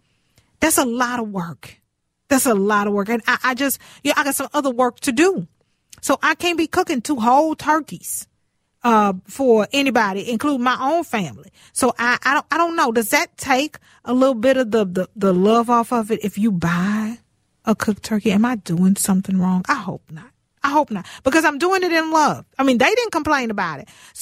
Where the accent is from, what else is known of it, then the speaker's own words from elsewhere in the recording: Houston, Texas, United States; And turns out he's from Houston. I'm from Houston, he actually lives on the same street that my father grew up on.